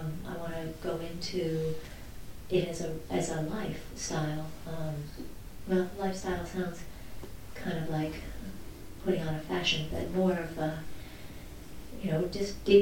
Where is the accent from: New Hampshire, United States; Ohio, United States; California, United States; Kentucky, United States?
California, United States; also born or lived in England; But after being there for 11 years, I made my way back here, which is, I grew up in California, so it's kind of coming full circle.